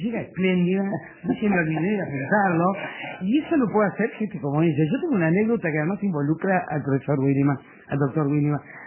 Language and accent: Spanish; Uruguay; para mí como mujer uruguaya